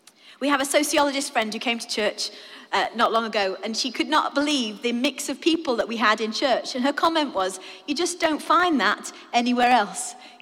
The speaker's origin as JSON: {"language": "English", "town": "Crewe", "region": "North West England", "country": "United Kingdom", "tie": "born or raised there", "said": "When I was brought up in Crewe, not many nations, and yet now the nations are here"}